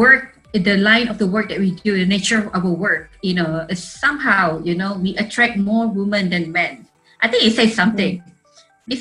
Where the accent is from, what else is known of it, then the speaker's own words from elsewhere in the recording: Sarawak, Malaysia; English is a second language; Well, I myself actually, I'm a Bidayu. I'm originally from Sarawak, and as you know that growing up in a rural area, just like many of my friends, it was not easy, but it's definitely worth it.